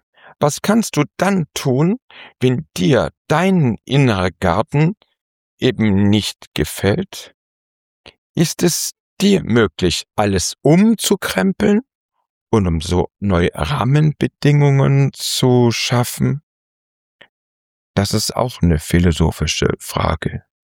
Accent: Frankfurt, Hesse, Germany; meine Heimat in Frankfurt

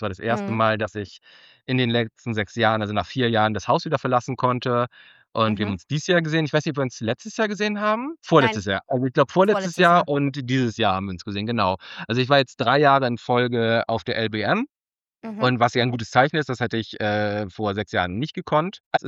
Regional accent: Northern Germany, Germany; Also ich komme aus dem Norden, also ich komme so aus dem Bremer-Hamburger Raum. Ich komme aus dem Norden

